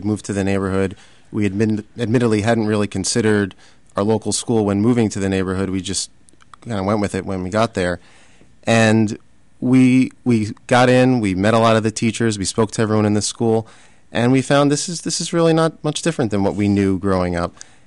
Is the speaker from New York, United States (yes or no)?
no; New Jersey, United States; it wasn't much different than the public school that I was raised in, that I grew up in Central Jersey.